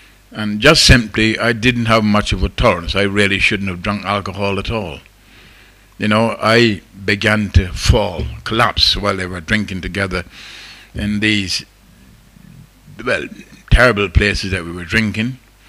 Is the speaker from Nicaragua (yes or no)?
no; Barbados; born there; moved away; And I had made my big geographical change from the little island where I was born in Barbados in the West Indies